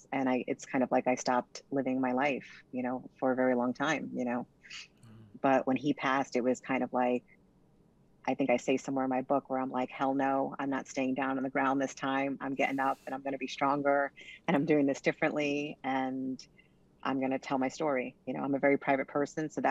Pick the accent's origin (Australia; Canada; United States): United States; Brooklyn, New York; I'm from Brooklyn, New York. I'm a city girl.